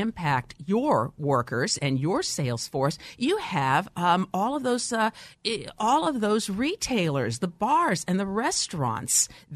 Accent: Midwest, United States; I'm from the Midwest, and I grew up surrounded by Shaneling Little King.

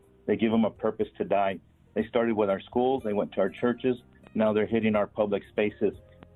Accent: El Paso, Texas, United States; I'm originally from El Paso, Texas, and I just want to send my love and my strength to my El Paso family

